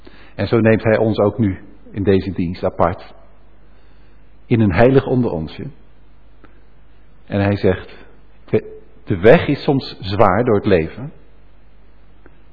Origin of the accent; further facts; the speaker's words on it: Apeldoorn, Gelderland, Netherlands; Ik ben in Apeldoorn opgevoed, zeg maar. Aan de Tuwa.